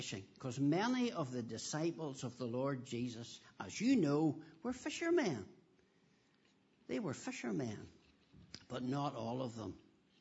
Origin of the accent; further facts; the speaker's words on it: Kilkeel, Northern Ireland, United Kingdom; But they knew I came from the Kilkeel area, so they said, you come and teach the children about fishing.